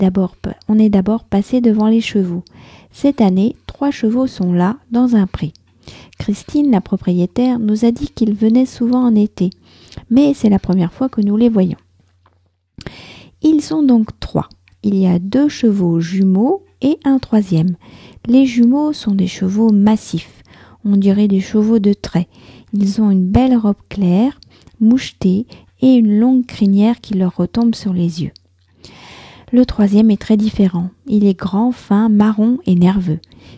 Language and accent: French; France; je suis française, j'habite près de Paris